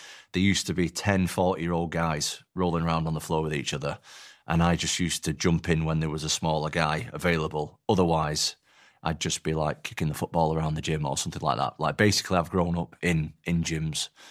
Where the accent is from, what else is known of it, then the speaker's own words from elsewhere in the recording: Atherton, North West England, United Kingdom; also born or lived in Salford; I was born in Salford, which is like Greater Manchester, and then I moved to a different part of Greater Manchester, a place called Atherton. There's not a lot of stuff going on there, to be honest. I mean, it's just like a normal working class, blue collar place.